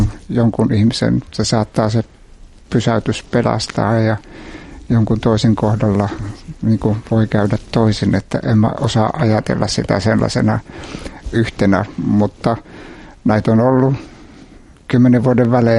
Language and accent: Finnish; Vaala, North Ostrobothnia, Finland; also born or lived in Helsinki; Syntynyt Helsingissä, ja kun olin 2-vuotias, me muutettiin sitten Pelsolle, Vaalan kuntaan, Oulujärvellä, Histolle, sinne missä on vankila.